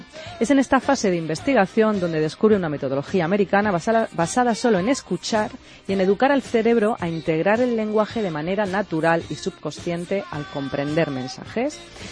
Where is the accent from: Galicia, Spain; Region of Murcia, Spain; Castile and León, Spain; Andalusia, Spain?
Region of Murcia, Spain; murciano, como me encanta ya tener gente de mi tierra aquí